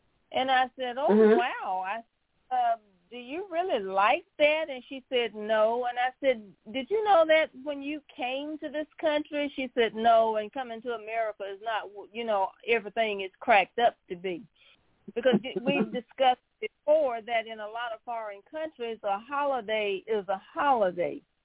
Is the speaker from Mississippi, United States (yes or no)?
yes; Mississippi, United States; now in Dallas, United States; Well, when I came from Mississippi, the blue laws evidently were not in place because we used to be able to shop, you know, on Sundays and buy alcohol stuff on Sundays. Well, I come to Dallas